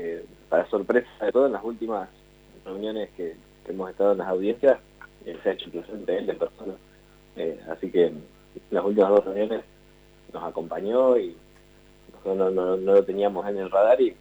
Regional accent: Argentina; cuando me preguntan digo soy de Argentina.

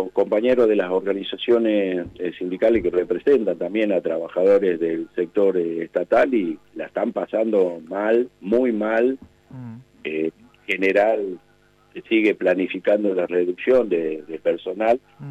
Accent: Argentina; no sé qué vamos a recordar el primero de mayo como trabajadores argentinos

